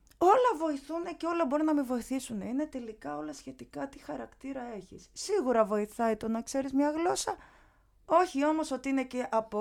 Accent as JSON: {"language": "Greek", "country": "Greece", "said": "τους λέω ότι εγώ εκτιμώ την ελληνική γλώσσα όχι επειδή τυχαίνει να είμαι Ελληνίδα."}